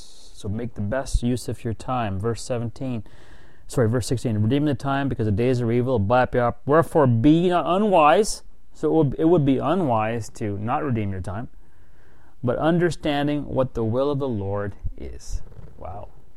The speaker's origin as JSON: {"language": "English", "region": "Nova Scotia", "country": "Canada", "tie": "born or raised there", "said": "I remember when I was growing up in Nova Scotia, there used to be an ad on TV."}